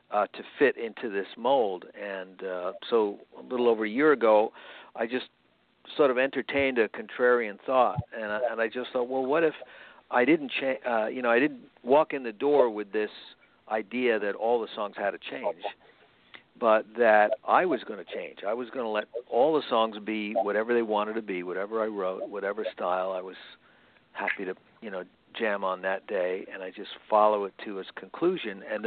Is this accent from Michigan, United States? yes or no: no; Long Island, New York, United States; accent: California; now in California, United States; And first they make fun of my California accent because they don't sound like I'm from Long Island anymore.